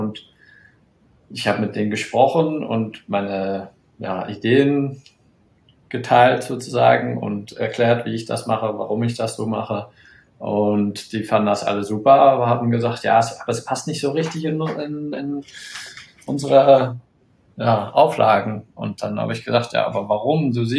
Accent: Northern Ireland, United Kingdom; ich bin auf dem Camp Hill aufgewachsen in Nordirland und da hatten wir einen großen, ja, relativ großen Bauernhof, Kühe, Schweine, Hühner, Garten, das war alles biodynamisch.

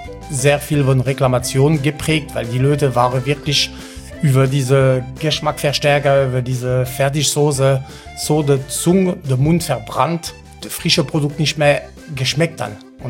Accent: Bourgogne-Franche-Comté, France; moved away as an adult; now in Germany; Genau, ich komme aus dem Jura, das ist eine wunderschöne Ecke, ungefähr auf 3 Uhr in Frankreich

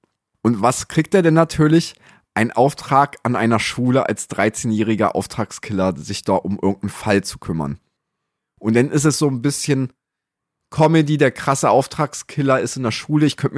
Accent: Magdeburg, Saxony-Anhalt, Germany; Wir sind ja auch Magdeburger

